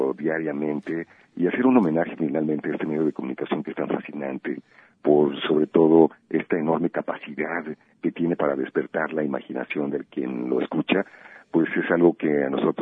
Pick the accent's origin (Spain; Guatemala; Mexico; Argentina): Mexico; Arandas, Jalisco; Yo soy originario de una región, soy de los Altos de Jalisco, en Arandas, y valoro muchísimo la cultura regional.